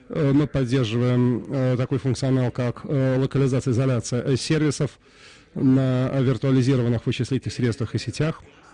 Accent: Germany; Я немец, а не голландцы. Но мы все равно любим друг друга.

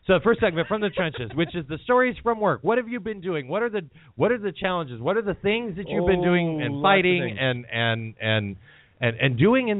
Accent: Salt Lake City, Utah, United States; growing up in Salt Lake City, I completely hear you there, right?

